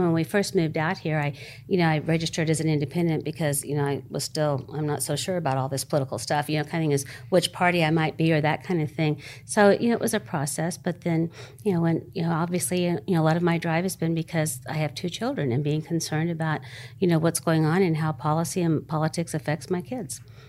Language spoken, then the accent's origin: English; Texas, United States; now in Arizona, United States; I was raised in Texas for the most part. I came out to Arizona.